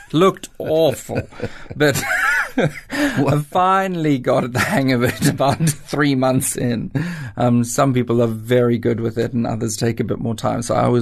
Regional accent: Port Elizabeth, Eastern Cape, South Africa; growing up in Port Elizabeth and seeing them on TV and listening to their music

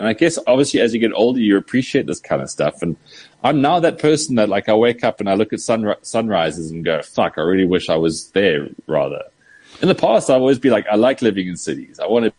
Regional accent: South Africa; It's probably like the last really incredible special thing about being South African.

